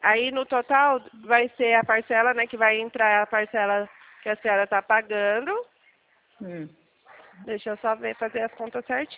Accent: São Paulo, Brazil; eu sou de São, quer dizer, sou do interior de São Paulo

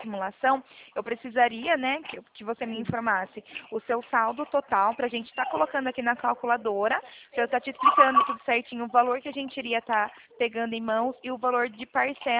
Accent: Araras, São Paulo, Brazil; eu também sou daqui de Araras, tá?

